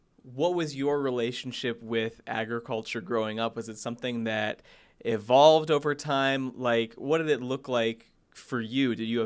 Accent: Sandwich, Illinois, United States; Like, I grew up in a rural town. Like, I grew up in Sandwich, Illinois.

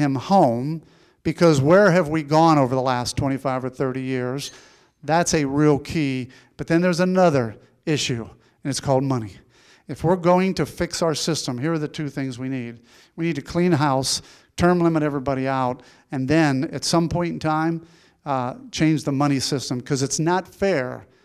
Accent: Pennsylvania, United States; moved away as an adult; I grew up in Western Pennsylvania. I left there when I was 24 years old.

